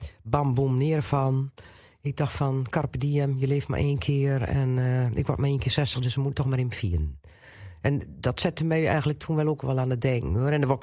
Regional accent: Drenthe, Netherlands; born there; Dat is de Noord-Hollandse stolboerderij tussen Meppelen en Nijenveen

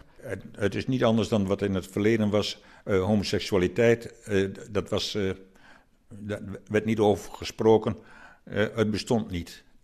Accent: Erica, Drenthe, Netherlands; born there; ik ben in Erica geboren

